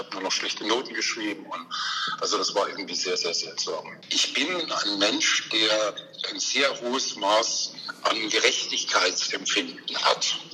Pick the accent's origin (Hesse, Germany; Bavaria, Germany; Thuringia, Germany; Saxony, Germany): Thuringia, Germany; Schweina; also born or lived in Kaltennordheim; Geboren bin ich 1964 in Kaltennattheim. Das ist eigentlich nicht Thüringen, das ist die Rhön, weil meine Mutter von dort herkam. Und ich bin aber da war ich ein Jahr alt, dann sind wir hier in diesen Ort gezogen, wo ich jetzt wohne, hier in Schweina.